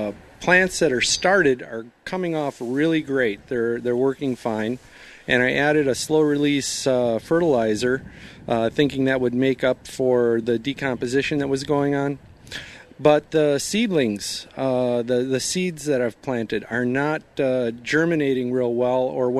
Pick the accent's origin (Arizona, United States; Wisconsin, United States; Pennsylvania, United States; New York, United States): Wisconsin, United States; Madison; I'm from Madison, Wisconsin.